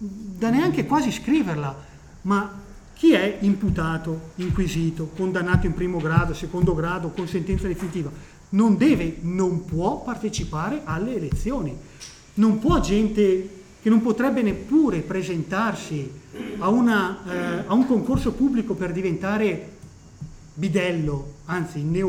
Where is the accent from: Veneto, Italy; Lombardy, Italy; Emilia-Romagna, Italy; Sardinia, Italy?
Lombardy, Italy; come si dice dalle mie parti in bergamasca, sbassa sol crapù